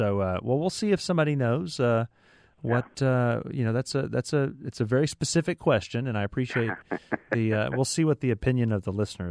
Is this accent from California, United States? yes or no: no; Dallas, Texas, United States; Yeah, I grew up here in the Dallas area